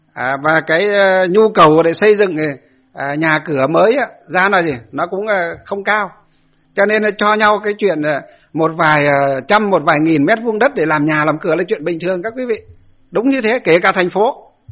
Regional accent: Ba Hàng Đồi, Hòa Bình, Vietnam; dọc từ trên sân Tây xuống dưới quê tôi Ba Hàng Đồi

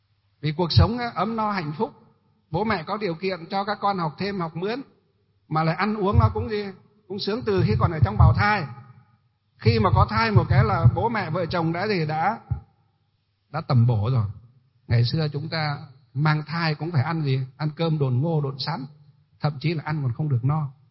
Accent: Hòa Bình, Vietnam; Quê chúng tôi là quê ở Hòa Bình đấy, gọi là quê Hòa Bình, tỉnh Hòa Bình, là có cái thủy điện đó, một trong những thủy điện đầu tiên ở nước Việt Nam chúng ta.

